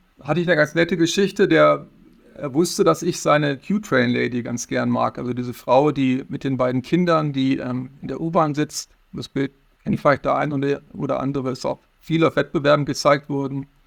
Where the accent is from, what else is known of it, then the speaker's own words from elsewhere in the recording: Braunschweig, Lower Saxony, Germany; ich fotografiere nun gezwungenermaßen in viele meiner Heimatstadt und selbst im schläfrigen Braunschweig kann man gute Fotos machen.